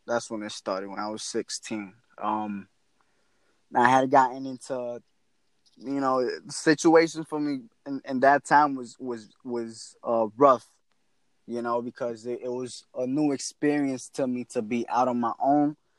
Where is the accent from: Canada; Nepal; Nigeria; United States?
United States; Broward, Florida; also born or lived in Queens, New York / Long Island; Then my mother, I was born in Queens, and then I lived in Long Island. And then from there, you know, I hit Broward.